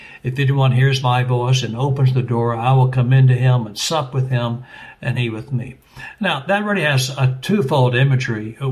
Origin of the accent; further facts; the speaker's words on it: Dallas, Texas, United States; My home pastor, I grew up in First Baptist Church of Dallas, Texas